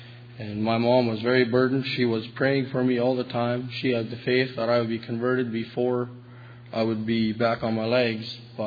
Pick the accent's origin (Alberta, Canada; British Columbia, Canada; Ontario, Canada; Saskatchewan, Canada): Alberta, Canada; La Crete; from LaCrete.